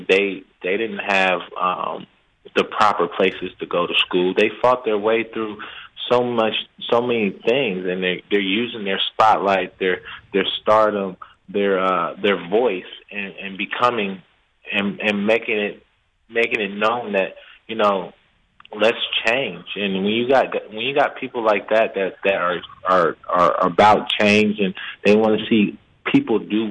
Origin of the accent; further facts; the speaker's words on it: Columbus, Ohio, United States; Growing up in Columbus, you know, we didn't stay in a nice neighborhood, but my mom and dad made sure that we had food on the table.